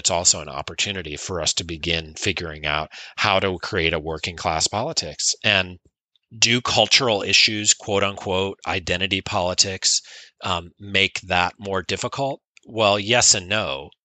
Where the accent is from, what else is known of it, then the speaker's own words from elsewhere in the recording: Missouri, United States; like my home state of Missouri, where Josh Hawley is a senator.